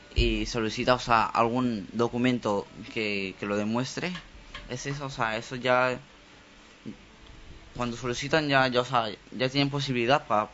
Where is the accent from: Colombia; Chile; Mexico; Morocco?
Morocco; now in Spain; Yo soy de Marruecos.